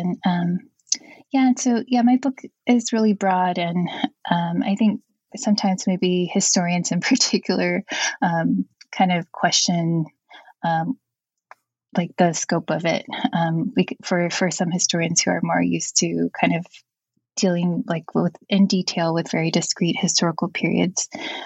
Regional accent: Hawaii, United States; I guess one of them is that I'm Native Hawaiian and I always grew up learning or trying to figure out all the issues around blood quantum that were manifest in my family. And my mom grew up on a homestead in Waimanalo, Hawaii.

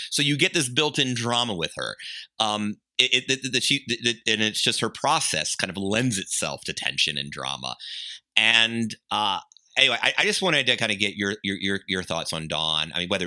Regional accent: the South, United States; One is, I'm a Southerner. I love that food.

